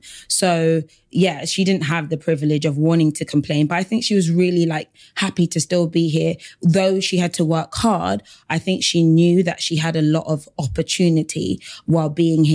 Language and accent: English; Battersea, London, United Kingdom; mum, African dad, our culture was just a part of us on an everyday basis, but also I was from South London as well. So I kind of grew up in Battersea and I came from a very diverse school, but I always went back to like a very African home.